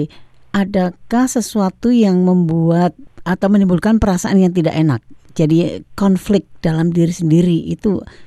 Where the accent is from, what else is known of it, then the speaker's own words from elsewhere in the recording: Java, Indonesia; karena kebetulan saya orang Jawa